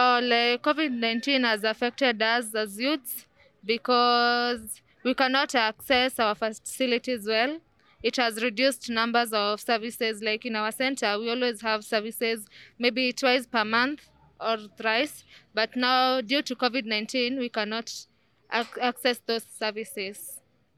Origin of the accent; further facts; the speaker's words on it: Githurai, Kenya; from Githurai. I'm 22 years of age.